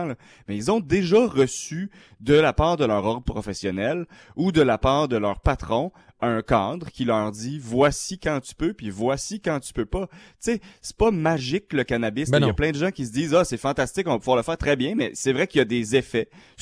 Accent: Gatineau, Quebec, Canada; Moi, ça me fait penser, j'ai grandi à Gatineau

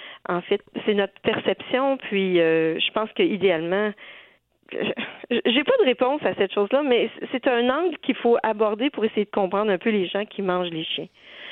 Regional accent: Ontario, Canada; il y en a 46 qui se sont trouvés chez nous au Canada, en Ontario.

